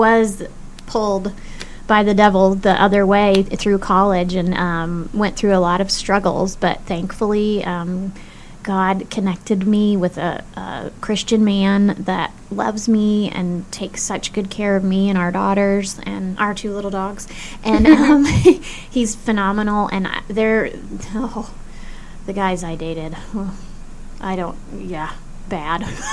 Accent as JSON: {"language": "English", "town": "Kansas City", "region": "Kansas", "country": "United States", "tie": "born or raised there", "said": "I grew up in Kansas City, Kansas. I was the minority in my neighborhood."}